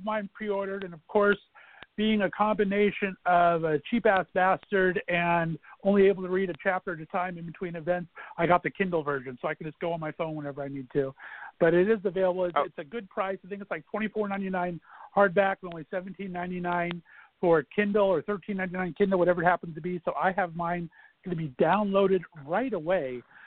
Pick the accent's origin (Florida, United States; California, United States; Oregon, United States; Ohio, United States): Ohio, United States; when I said I was a gay from Northeast Ohio